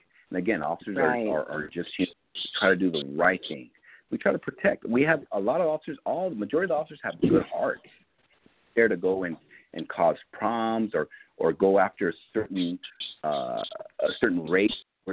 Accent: Los Angeles, California, United States; I was born and raised in East LA, and I see it different.

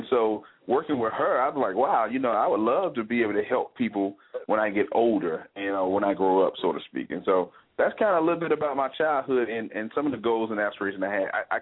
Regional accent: Atlanta, Georgia, United States; I grew up in Atlanta, Georgia, born and raised in the housing projects of Harris Home

